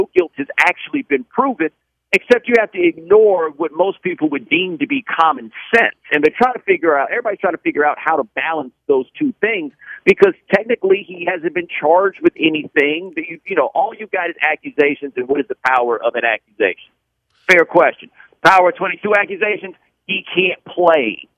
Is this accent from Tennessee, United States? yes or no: no; Houston, Texas, United States; I grew up in Houston in the time of the Oilers